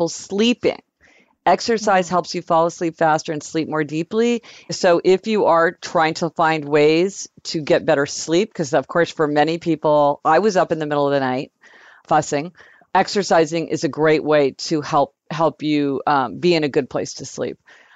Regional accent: Kansas City, United States; born or raised there

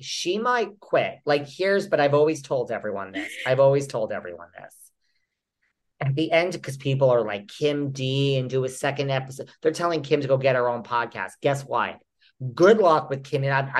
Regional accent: New York, United States; I don't know if it's just because I am a New Yorker.

